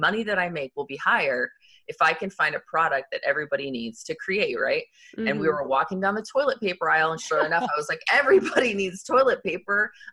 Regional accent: Arizona, United States; I went to college, went to Arizona State, and I grew up in Arizona.

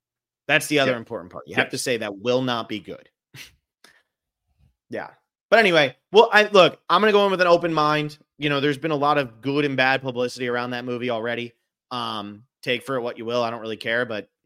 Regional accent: New Jersey, United States; but I grew up in New Jersey and my parents had always wanted to see it.

